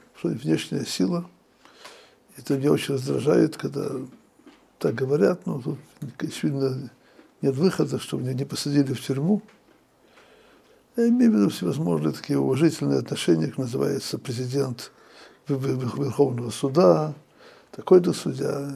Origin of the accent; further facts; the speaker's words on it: Odesa, Odesa Oblast, Ukraine; Я вырос в Одессе.